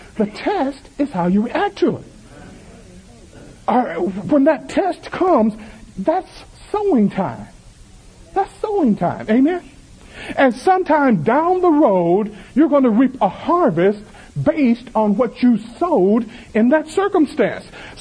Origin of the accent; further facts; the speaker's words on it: the South, United States; I'm from the South.